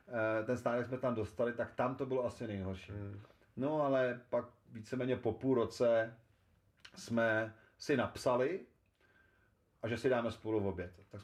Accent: Blížejov, Plzeň Region, Czechia; Z Blížejova. Já jsem pyšnej na to, že jsem z Blížejova.

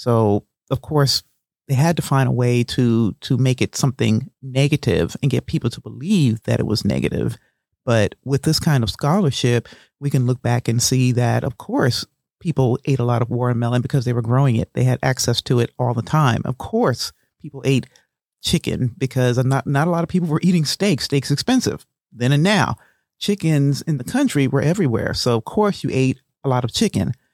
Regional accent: Charleston, South Carolina, United States; accent: Charleston; It's like, okay, I've lapsed into my Charleston accent. Let me break it back into the English that I would typically speak.

